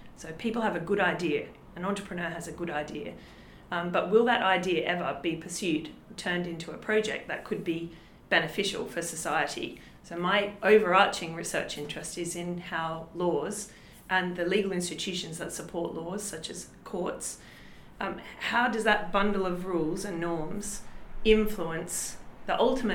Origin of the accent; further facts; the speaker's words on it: Australia; now in Oxford, United Kingdom; So I grew up in Australia and I did my undergraduate studies in Australia.